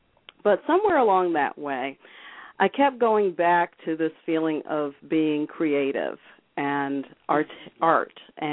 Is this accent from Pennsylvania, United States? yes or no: no; New York, United States; I was raised in upstate New York. I was in a military family that my father retired up there and grew up ther